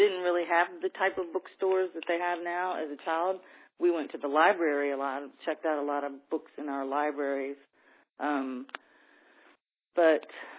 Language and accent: English; Richmond, Virginia, United States; now in Williamsburg, United States; I now live in Williamsburg, Virginia, but I'm from Richmond, Virginia.